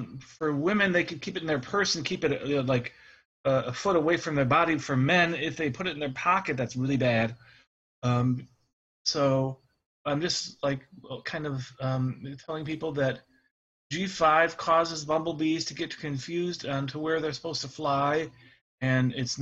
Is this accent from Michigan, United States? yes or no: yes; Detroit, Michigan, United States; from Detroit, Michigan area.